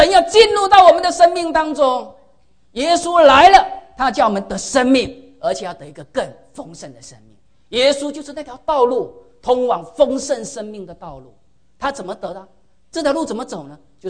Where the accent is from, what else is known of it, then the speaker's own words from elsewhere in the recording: southern China, China; accent: southern; 我的这个南方口音